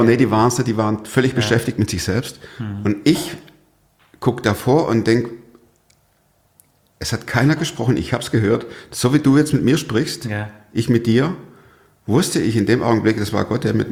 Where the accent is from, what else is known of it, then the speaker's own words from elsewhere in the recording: Stuttgart, Baden-Württemberg, Germany; Ich komme aus Stuttgart, das hört man immer noch, ist auch gut so.